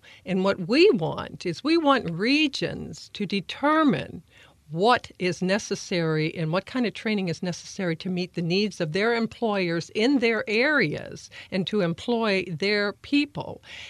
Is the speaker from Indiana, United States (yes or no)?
yes; Evansville, Indiana, United States; as a young girl growing up in Evansville, I never dreamt that my life's journey would take me to this place